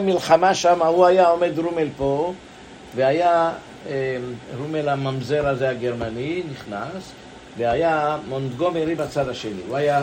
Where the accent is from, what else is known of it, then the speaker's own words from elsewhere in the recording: Jerusalem, Jerusalem District, Israel; born there; אני נולדתי בירושלים, היינו בערך 500-600 אלף, בזמן המלחמה.